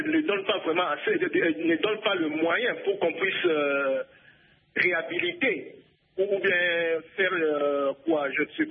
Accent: Kinshasa, DR Congo; Non, je viens de Kinshasa.

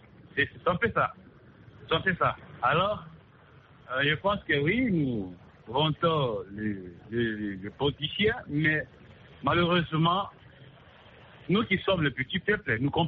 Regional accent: DR Congo; ici, chez nous, en RDC

